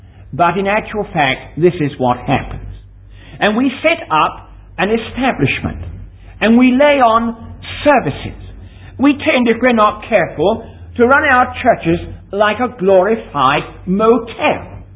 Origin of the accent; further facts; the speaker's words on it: United Kingdom; Now, I come from Britain